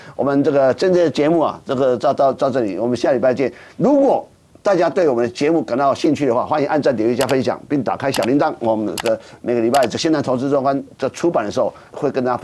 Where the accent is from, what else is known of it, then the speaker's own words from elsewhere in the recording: Taiwan; 可是我台湾人默默已经起来，已经很厉害